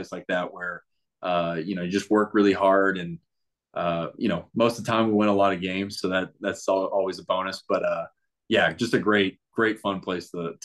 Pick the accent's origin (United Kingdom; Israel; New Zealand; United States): United States; Texas; Like growing up in Texas, I wasn't a huge Cowboys fan or Texans fan.